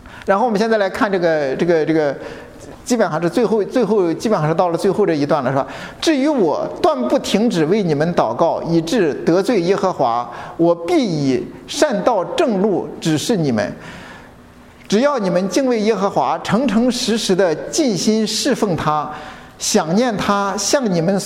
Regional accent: Inner Mongolia, China; now in United States; 我的老家，就是这个内蒙古偏中部偏东一点的地方的时候，那个地方的时候，就是我们那个冬天是从来不打雷的。

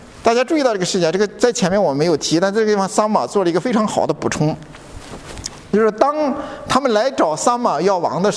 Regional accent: Inner Mongolia, China; now in United States; 我的老家，就是这个内蒙古偏中部偏东一点的地方的时候，那个地方的时候，就是我们那个冬天是从来不打雷的。

